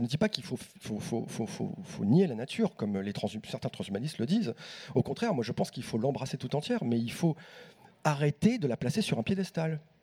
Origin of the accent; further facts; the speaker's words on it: France; Je ne sais pas, je suis française.